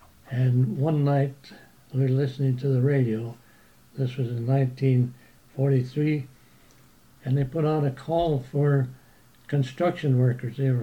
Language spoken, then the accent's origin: English; Minnesota, United States; born there; I was born on a farm in Minnesota, southwestern Minnesota, back in the Depression days.